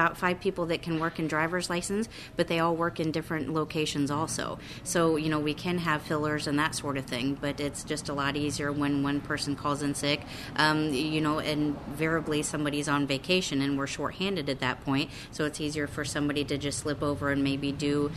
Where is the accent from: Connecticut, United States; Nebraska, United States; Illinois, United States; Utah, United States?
Illinois, United States; now in Weaver, United States; I am from Illinois, but I moved over to Iowa about 20 years ago.